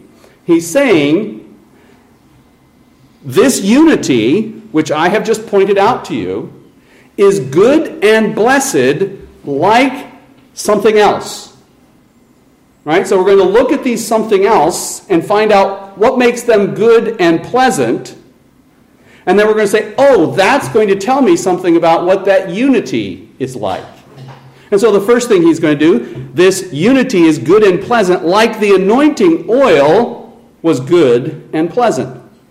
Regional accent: Colorado, United States; I grew up in Colorado. And in Colorado, they have a place called Montfort's Meat Factory.

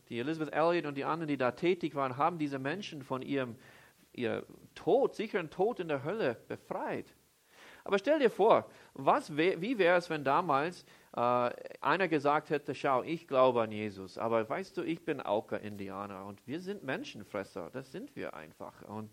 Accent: Vienna, Austria; Ich bin Wiener, ich will es einfach gemütlich haben

